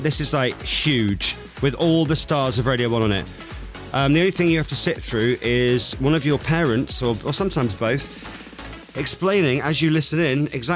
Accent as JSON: {"language": "English", "region": "Scotland", "country": "United Kingdom", "said": "Liam says, the Dutch are like the Scottish. Thrifty. I can say that because I'm Scottish myself."}